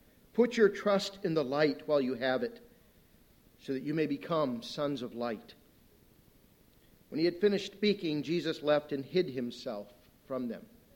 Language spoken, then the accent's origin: English; Ohio, United States; I'm an Ohioan. I'm a Buckeye boy. And back there in Ohio, I grew up almost on the Sandusky River.